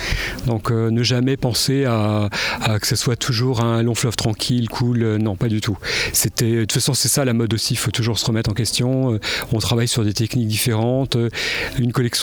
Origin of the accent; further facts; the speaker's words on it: Sully-sur-Loire, Centre-Val de Loire, France; also born or lived in Orléans; je suis né à Orléans. J'ai grandi dans une ferme, juste sur la Loire, à Sully-sur-Loire. Mes parents avaient à peu près 40 hectares de terre, avec des vaches, etc.